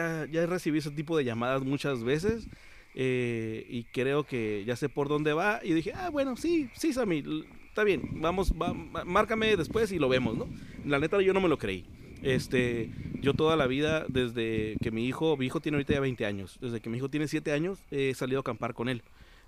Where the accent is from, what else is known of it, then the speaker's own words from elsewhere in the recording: Mexicali, Baja California, Mexico; yo soy de Mexicali